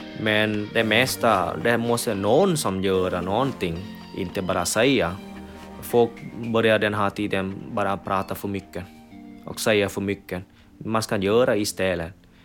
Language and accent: Swedish; Vietnam; Swedish is a second language; now in Sweden; Men ibland är jag född i Vietnam. Jag växer upp i Vietnam. Och jag förstår kultur i Vietnam.